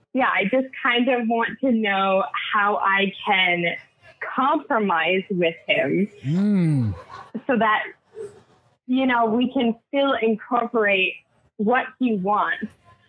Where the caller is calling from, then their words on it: La Crosse, Wisconsin, United States; I'm calling in from La Crosse.